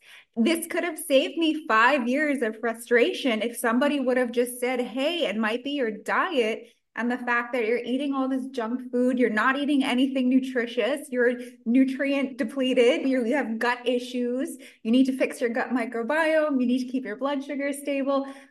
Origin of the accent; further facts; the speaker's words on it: New York, United States; I had a lot of health problems growing up, and I grew up in New York, an Italian-American family.